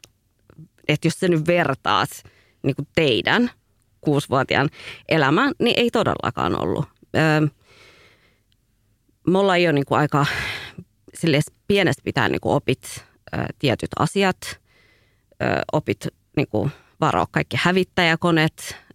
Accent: Northern Ethiopia, Ethiopia; born there; Finnish is a second language; mutta mun vanhemmat on eritrealaisia. Eli periaatteessa mä oon eritrealainen, mutta syntynyt Etiopiassa. Mutta mä oon syntynyt siis siellä Pohjois-Etiopiassa niinku vähän niin kuin siinä rajoilla, eli mun äidinkieli on sama kuin mitä on Eritreassa.

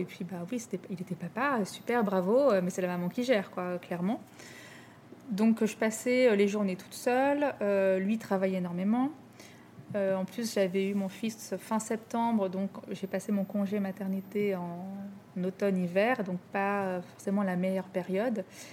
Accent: Rouen, Normandy, France; now in Paris, France; parce que j'ai grandi à Rouen, en Normandie, j'avais du mal à me projeter à Paris toute ma vie.

